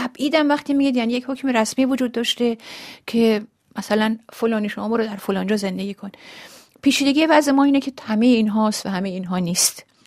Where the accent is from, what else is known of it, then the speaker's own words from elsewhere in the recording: Iran; now in France; صبح ریختن خونه پدر و شایم و ما شب از ایران اومدیم بیرون